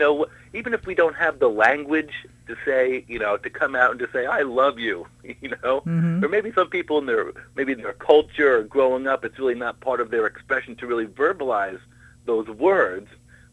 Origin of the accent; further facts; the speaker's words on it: United States; For myself as an American, where, we value liberty, independence, freedom